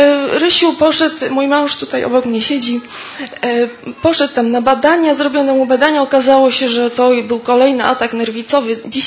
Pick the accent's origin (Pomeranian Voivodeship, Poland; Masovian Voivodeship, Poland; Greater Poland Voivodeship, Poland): Greater Poland Voivodeship, Poland; Poznań; W Poznaniu to się działo, bo ja z Poznania jestem.